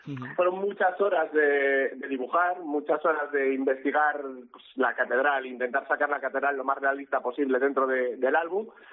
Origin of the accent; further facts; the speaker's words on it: Galicia, Spain; now in Palencia, Spain; Yo vengo de Galicia, de un mar de agua, si llegas aquí es un mar de campos y te enamoras del sitio también.